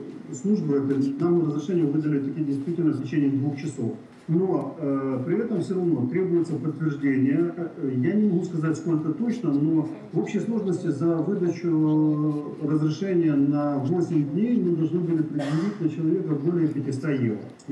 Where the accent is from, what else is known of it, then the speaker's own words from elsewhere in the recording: Crimea, Ukraine; Я родился и вырос в Крыму. Там остались мои родители и моя сестра.